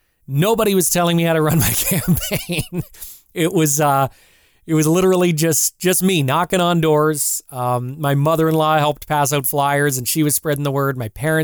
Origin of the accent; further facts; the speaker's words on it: Windsor, Ontario, Canada; So born and raised in Windsor. Lived here pretty much my entire life